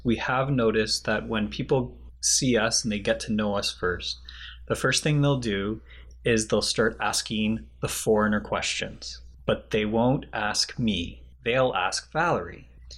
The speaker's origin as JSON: {"language": "English", "country": "Canada", "lives_now": "Japan", "said": "I'm sorry, my Japanese is bad. I'm from Canada."}